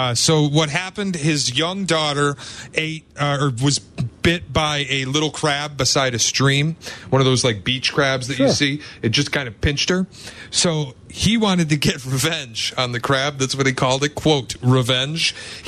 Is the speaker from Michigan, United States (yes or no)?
yes; Michigan, United States; And in Traverse City, Michigan, my home state, there was a holiday party.